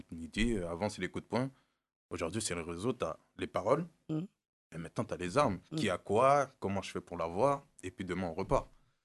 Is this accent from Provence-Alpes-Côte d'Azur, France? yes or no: no; Montreuil, Île-de-France, France; Moi, j'ai grandi à Montreuil à côté.